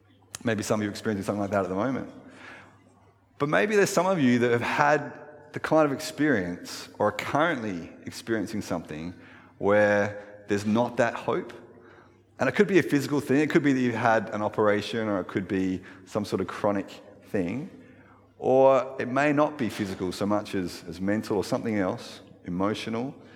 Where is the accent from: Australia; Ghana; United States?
Australia; Ulverstone, Tasmania; also born or lived in Adelaide; partway through year five, I moved with my family from Adelaide to Tasmania, to a little town called Ulverston.